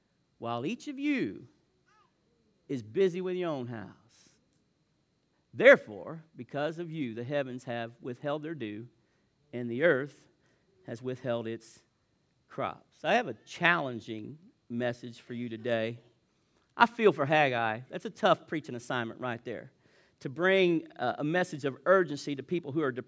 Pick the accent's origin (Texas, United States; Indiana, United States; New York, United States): Indiana, United States; See, I'm from the South, Southern Indiana. But I spent a lot of time at my mamaw's down in old Kentucky, and I picked up phrases that we don't use up here.